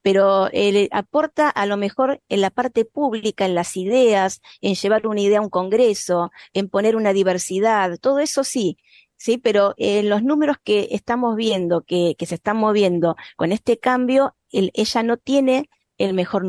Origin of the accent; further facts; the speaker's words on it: Argentina; nosotros somos República Argentina, pero por lo general no nos llamamos República Argentina, decimos Argentina.